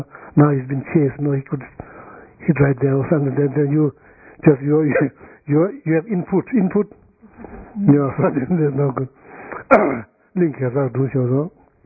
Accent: North Carolina, United States; so I'm from North Carolina

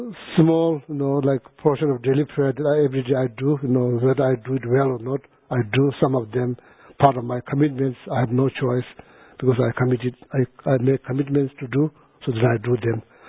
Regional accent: India; I was born in India, grown up in India.

